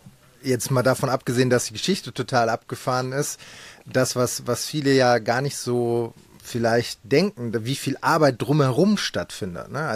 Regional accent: Soest, North Rhine-Westphalia, Germany; ich komme ja aus Soest und Soest liegt an den Toren des Sauerlandes

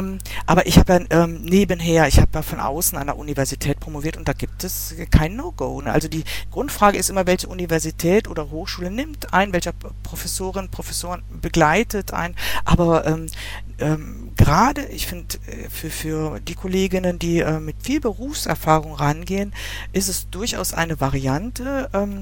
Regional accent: Bavaria, Germany; Also ich komme aus dem Münchner Bereich.

